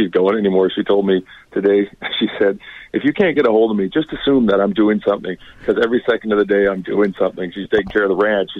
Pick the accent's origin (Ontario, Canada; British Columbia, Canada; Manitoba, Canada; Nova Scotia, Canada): Nova Scotia, Canada; You guys realize I was born and raised in Nova Scotia, and I know how to get even.